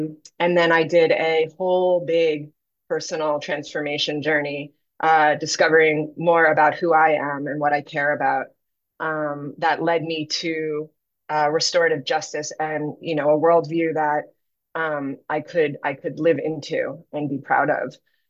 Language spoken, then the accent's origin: English; New York, United States; also born or lived in Durango, Colorado; was previously in Durango, Colorado, southwest corner of the state, pretty much the Four Corners. And I was born and raised in New York. So it's been 10 years since I've lived here.